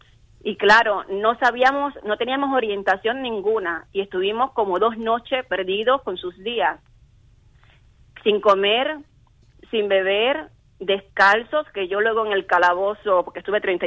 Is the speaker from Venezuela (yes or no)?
no; Cuba; moved away; Señores, os recuerdo que soy cubana.